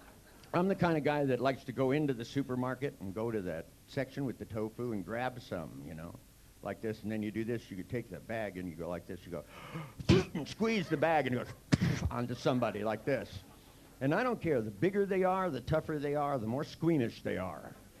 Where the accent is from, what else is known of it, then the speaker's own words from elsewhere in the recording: San Francisco, California, United States; I grew up in Chinatown and in San Francisco, and I have a pretty high tolerance for food.